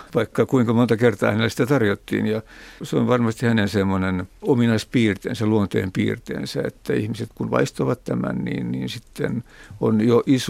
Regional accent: Southwest Finland, Finland; olen Varsinais-Suomesta ja itse asiassa Sauli Niinistön naapurista kotoisin.

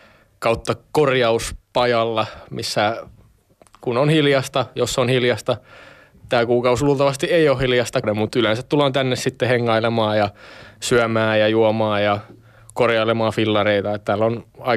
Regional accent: Espoo, Uusimaa, Finland; mä oon Haukilahdesta kotoisin. Tämmönen 23V nuorukainen

